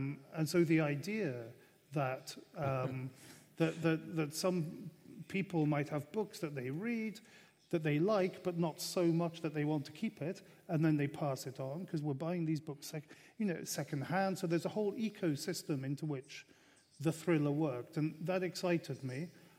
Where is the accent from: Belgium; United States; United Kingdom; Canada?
Belgium; first language French; English is a second language; I was brought up in Belgium. I was brought up speaking French